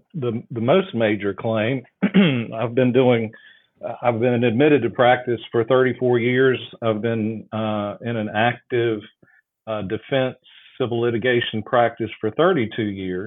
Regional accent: Asheville, North Carolina, United States; but I'm from Asheville, which is Buncombe County up in the mountains, for those of you that are familiar with the Biltmore House.

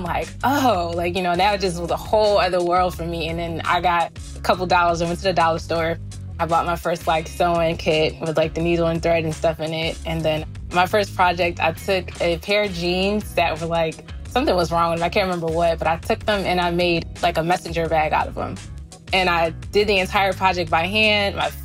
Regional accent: East Orange, New Jersey, United States; So growing up in East Orange, we were really resourceful. East Orange is not, I guess you consider it a hood or like, you know, like a ghetto, whatever you want to call it.

